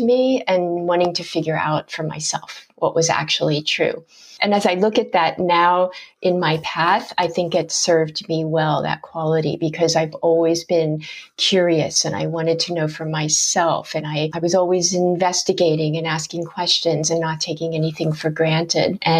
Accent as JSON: {"language": "English", "town": "Harrisburg", "region": "Pennsylvania", "country": "United States", "tie": "born or raised there", "said": "I grew up in Harrisburg, Pennsylvania."}